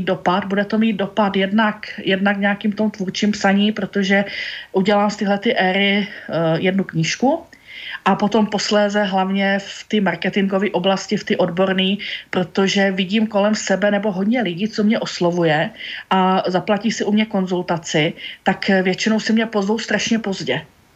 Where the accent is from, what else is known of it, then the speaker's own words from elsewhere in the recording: Zlín Region, Czechia; now in Prague, Czechia; A tím, jak vlastně pocházím z Valašska, odjela jsem do Prahy a byla jsem tady sama